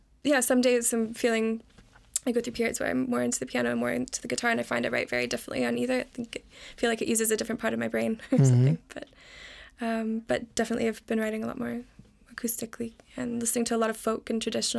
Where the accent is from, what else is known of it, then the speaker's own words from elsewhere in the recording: Canada; accent: Canadian; now in United Kingdom; living in the UK for the past few years.